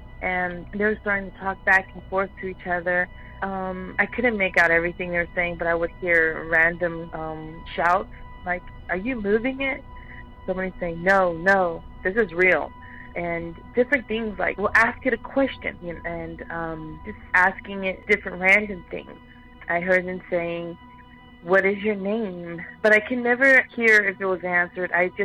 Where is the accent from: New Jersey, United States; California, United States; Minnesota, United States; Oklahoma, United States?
California, United States; El Cerrito; I'm from El Cerrito, California.